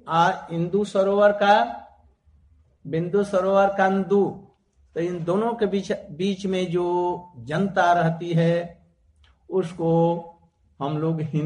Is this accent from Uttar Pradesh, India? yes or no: yes; Mathura, Uttar Pradesh, India; also born or lived in Vrindavan; मैं आज हिंदी बोल रहा हूं। मैं भारत से आया हूं, भारत में भी मैं मथुरा और वृंदावन से आया हूं